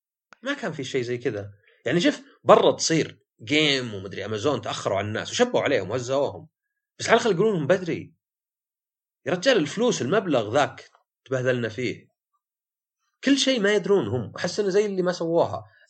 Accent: Saudi Arabia; ويمكن هذه منتشرة عندنا في السعودية للأسف

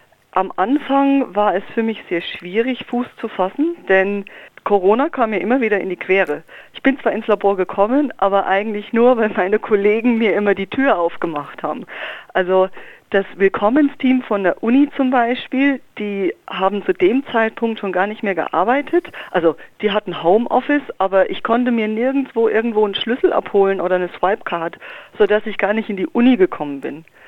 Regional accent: Germany; meine Eltern leben doch aber in Deutschland und ich bin ja auch Deutsche und hier ist mein deutscher Pass und ich habe auch in Deutschland vorher gelebt

